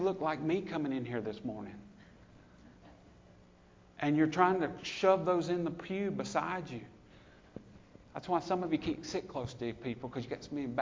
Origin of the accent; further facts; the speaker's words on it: Deep South, United States; You see, I was raised in the Deep South, and I'm a gentleman.